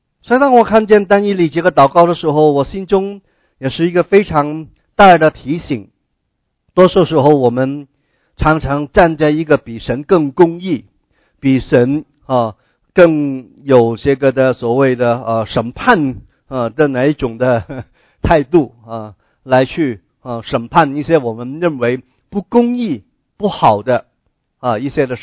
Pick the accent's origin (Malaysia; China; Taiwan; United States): China; now in abroad; 特别我们中国人啊，我们也是身在异邦啊，我们也不是在自己的国家、自己的同胞的生活的圈子的里面啊。